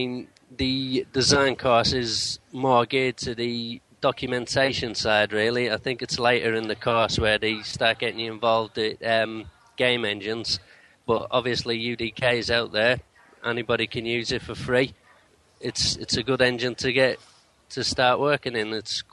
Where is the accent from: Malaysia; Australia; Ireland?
Ireland; Dublin, Leinster; now in Oldham, United Kingdom; I'm originally from Dublin, Ireland, but I'm living in Oldham, Manchester